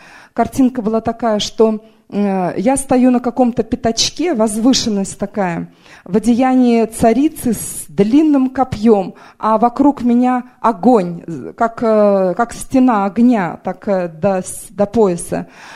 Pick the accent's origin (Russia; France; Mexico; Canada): Canada; Vancouver, British Columbia; я из Ванкувера.